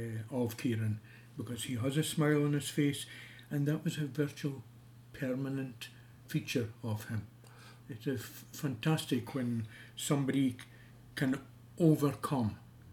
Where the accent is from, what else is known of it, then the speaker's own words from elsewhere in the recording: Keith, Scotland, United Kingdom; I used to go to this church, actually, because I was born and brought up in Keith.